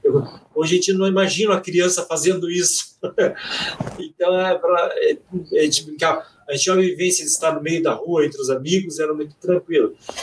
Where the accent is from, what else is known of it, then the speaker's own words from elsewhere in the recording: Curitiba, Paraná, Brazil; Eu sou curitibano, eu costumo dizer que eu sou uma das raras pessoas que sou curitibano aqui, porque curitibano em Curitiba é uma raridade